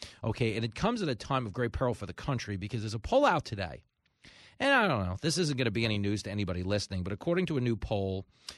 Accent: New York, United States; as someone who has come down as a New Yorker, they do at some point have to come back just for their own safety

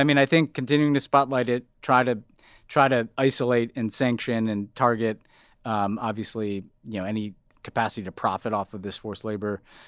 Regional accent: United States; is like Trump and Stop the Steal stuff traveling to another place, which is embarrassing to see as an American.

